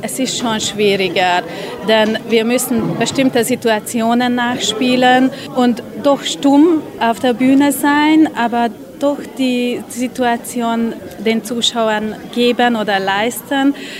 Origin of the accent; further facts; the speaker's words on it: Nadvar, Hungary; Ich stamme aus Nadvar und ich lebe auch hier in Nadvar